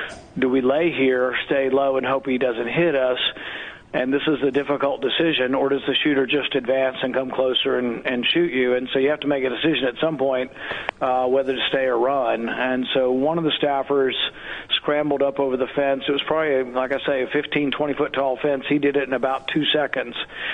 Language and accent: English; the South, United States; You know, I grew up in the South, and I just thought someone had discharged a shotgun, which isn't that unusual in the South.